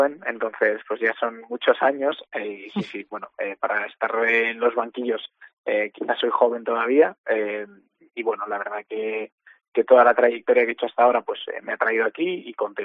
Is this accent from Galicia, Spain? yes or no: no; Barcelona, Catalonia, Spain; Echo un poquito de menos el sol, porque soy de Barcelona